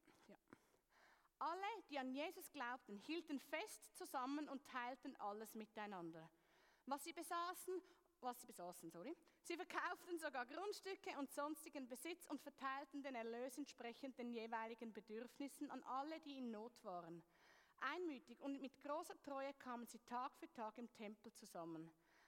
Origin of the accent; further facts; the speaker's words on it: Zurich, Switzerland; Ich bin ursprünglich aus Zürich, darum rede ich etwas schnell.